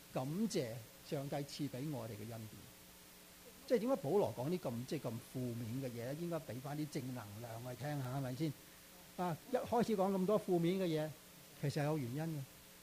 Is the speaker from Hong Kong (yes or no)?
no; Florida, United States; 我只是想跑出線去 state tournament 啫嘛。我喺佛羅里達州長大啦。佛羅里達州好多好多黑人。